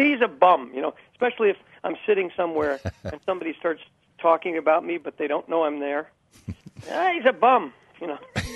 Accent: Brooklyn, New York, United States; that I was exposed to jazz so early is that I grew up in Brooklyn

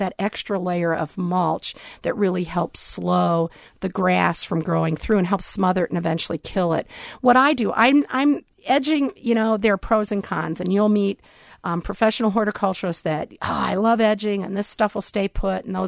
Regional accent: Wisconsin, United States; I'm from Wisconsin. I use an old ice cream bucket for mine.

